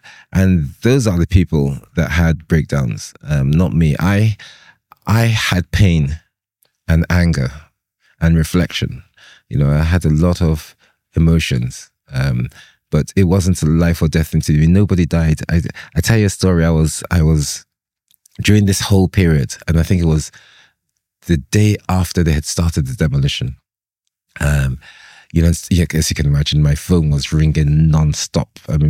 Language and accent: English; Lagos, Nigeria; I'm Nigerian as well. Yeah, so I'm Lagosian, I'm Nigerian, I'm African.